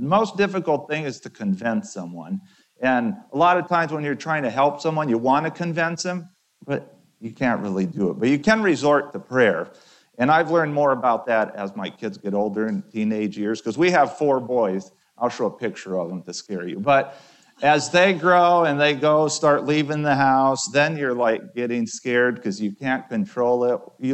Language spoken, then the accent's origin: English; Brazil; So yeah, I was born and raised in Brazil as a missionary, pastor kid, missionary kid